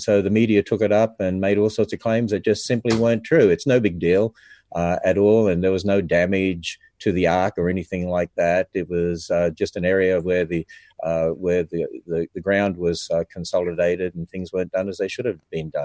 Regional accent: Australia; I grew up in Australia, and Australia's a fairly pagan culture

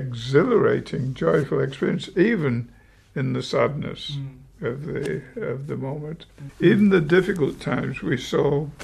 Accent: United Kingdom; now in United States; being a Brit myself

